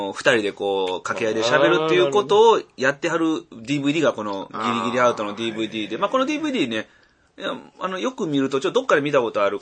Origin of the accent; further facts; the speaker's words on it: Osaka, Japan; 生まれ育ち全部北摂ですから。